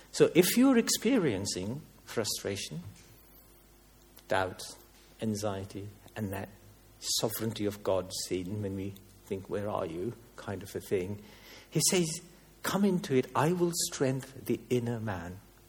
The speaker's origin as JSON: {"language": "English", "country": "India", "said": "You can tell I'm Indian because I can't do the V's and W's properly."}